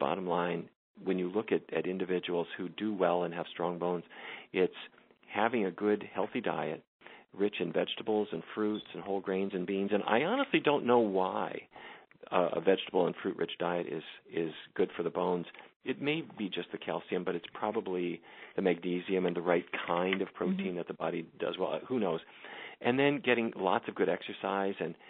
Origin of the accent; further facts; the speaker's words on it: North Dakota, United States; where I grew up in near the Canadian border, there was not so much of it